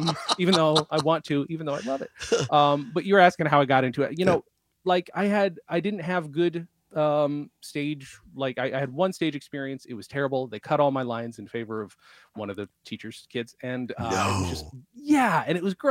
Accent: New York, United States; also born or lived in England / Germany; I grew up in upstate New York for the most part. Mm-hmm. My parents were both in the military, so we went all over the place. I was born in England, went to Germany, but then settled in upstate New York.

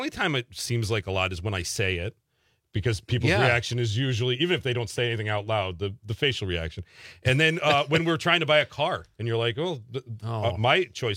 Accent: New York, United States; When I was a kid growing up in New York, I was a Mets fan in the 80s, and RC was all over Shea Stadium.

